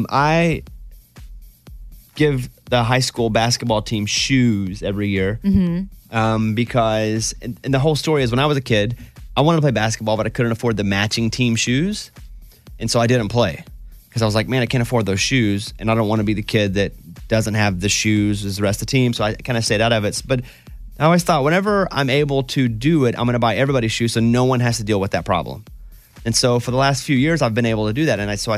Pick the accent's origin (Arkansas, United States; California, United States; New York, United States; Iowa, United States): Arkansas, United States; Mountain Pine; because I have a sign in my town that says … So if you ever go to Mountain Pine, because a lot of our listeners do, just to go see where I grew up